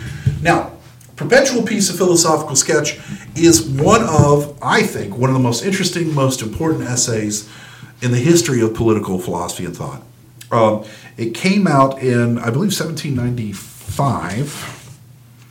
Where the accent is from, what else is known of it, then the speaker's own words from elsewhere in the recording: United States; And I find that deeply confusing as an American who doesn't speak German.